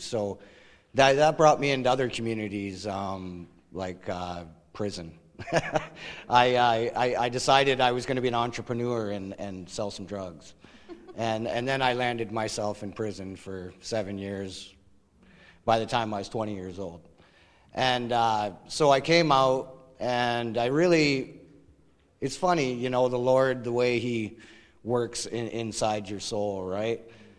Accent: Brantford, Ontario, Canada; I grew up in Brantford, Ontario in the 70s, in the 80s.

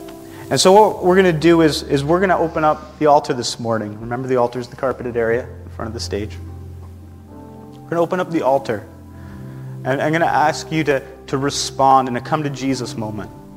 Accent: Canada; which is very on brand for being Canadian, I know.

